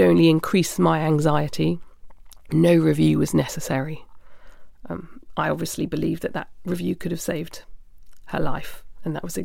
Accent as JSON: {"language": "English", "region": "London", "country": "United Kingdom", "said": "And so because we're from London, we were then helicoptered there."}